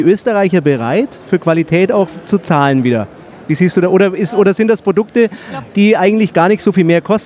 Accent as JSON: {"language": "German", "town": "Nuremberg", "region": "Bavaria", "country": "Germany", "said": "ich komme ja aus Nürnberg"}